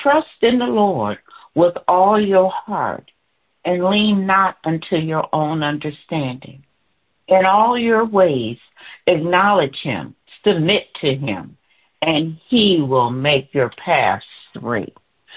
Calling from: Bedford Heights, Ohio, United States; I'm calling from Bedford Heights, Ohio.

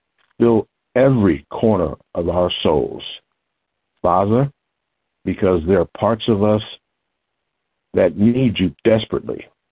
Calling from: Lincoln Heights, Ohio, United States; I come to you from Lincoln Heights, Ohio.

